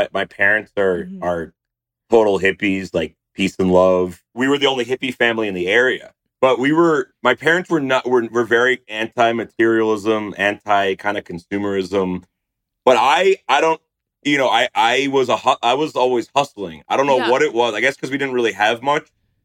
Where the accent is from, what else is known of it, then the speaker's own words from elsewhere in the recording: New Jersey, United States; I loved growing up in Central Jersey because you just had so much like inspiration from different cultures.